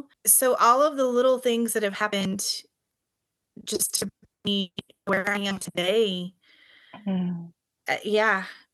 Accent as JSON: {"language": "English", "region": "Louisiana", "country": "United States", "tie": "born or raised there", "also_born_or_lived": "Houston / Brooklyn / Philadelphia", "said": "I grew up in Louisiana on a farm in Louisiana. My family is all still there."}